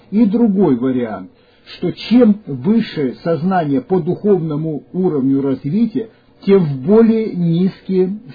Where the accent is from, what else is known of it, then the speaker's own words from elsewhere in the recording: Russia; born there; я не зря родился в России